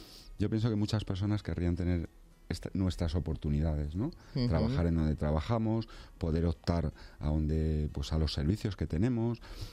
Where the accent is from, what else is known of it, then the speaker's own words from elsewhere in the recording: Community of Madrid, Spain; Yo creo que es un problema de todos los madrileños. Entonces, bueno, pues como cualquier madrileño, como cualquier persona que trabaja y reside en esta maravillosa comunidad autónoma